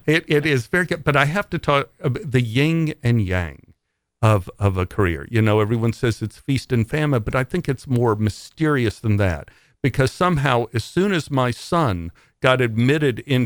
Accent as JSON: {"language": "English", "town": "Dallas", "region": "Texas", "country": "United States", "tie": "born or raised there", "lives_now": "Maine, United States", "said": "Now, you won't believe this here in Maine, but I grew up in Oak Cliff outside of Dallas in Texas."}